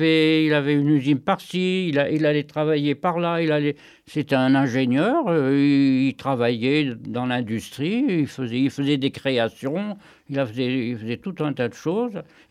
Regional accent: Quillan, Occitanie, France; also born or lived in Paris; Ici, j'étais à Quillan dans l'Aude. Et je suis remonté ici en 1947. Mais je suis né à Paris.

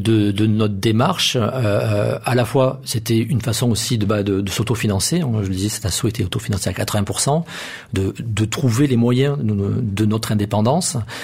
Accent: Sète, Occitanie, France; Moi, je suis originaire plutôt du côté de Sète. Hein. J'ai grandi à Sète, donc dans l'Hérault.

